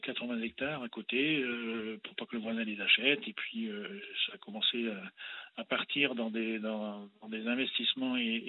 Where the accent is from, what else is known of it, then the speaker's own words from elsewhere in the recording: Arras, Hauts-de-France, France; born there; moved away; also born or lived in Berry; Moi je suis né dans le Pas-de-Calais.